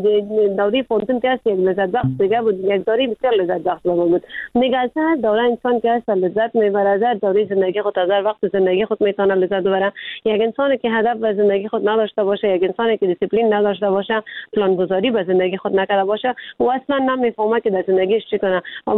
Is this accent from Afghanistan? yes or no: yes; Afghanistan; چون ما خود ما افغان هستیم